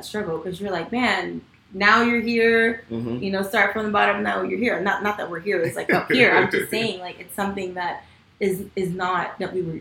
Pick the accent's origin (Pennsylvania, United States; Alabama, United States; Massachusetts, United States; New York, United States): New York, United States; But growing up in New York, like, with my family, we lived in a basement.